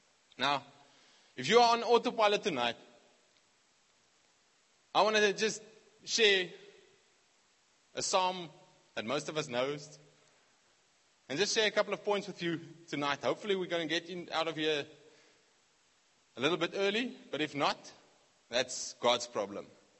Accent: South Africa; I come from the Platteland, rural areas. I was raised in the R

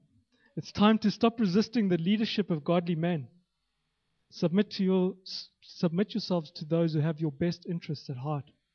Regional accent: Zimbabwe; born there; Where you were born. I was born in Zimbabwe. Luckily, I'm white. I'm treated a bit better than some of the black Zimbabweans in this country.

